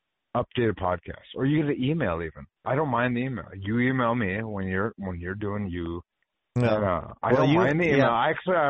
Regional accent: Fargo, North Dakota, United States; Oh, but I'm from Fargo, North Dakota.

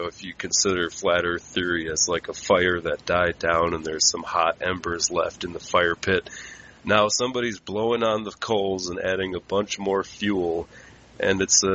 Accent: Wisconsin, United States; From Wisconsin, USA.

